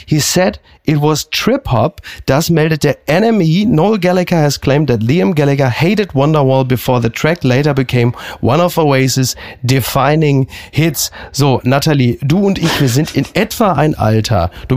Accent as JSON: {"language": "German", "region": "North Rhine-Westphalia", "country": "Germany", "tie": "born or raised there", "said": "ich bin ja ein Kind des Ruhrgebietes."}